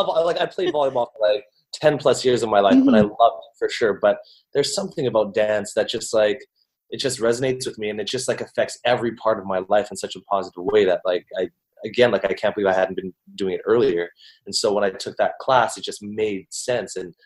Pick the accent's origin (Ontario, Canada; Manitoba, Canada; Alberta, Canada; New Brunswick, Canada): Alberta, Canada; Edmonton; This started back in my hometown, Edmonton, Alberta.